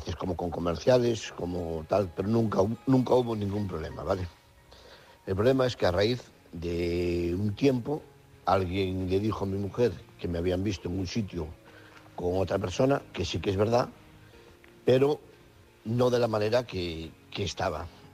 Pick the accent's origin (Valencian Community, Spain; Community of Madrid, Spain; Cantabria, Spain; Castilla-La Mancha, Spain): Community of Madrid, Spain; Madrid; Soy de Madrid y me gustaría haceros un comentario.